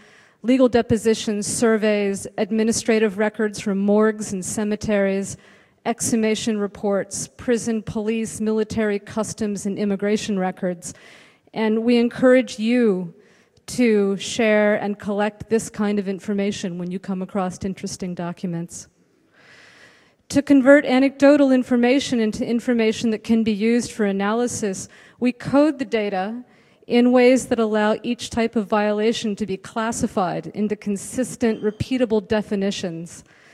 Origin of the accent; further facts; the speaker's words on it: San Francisco, California, United States; I'm from San Francisco.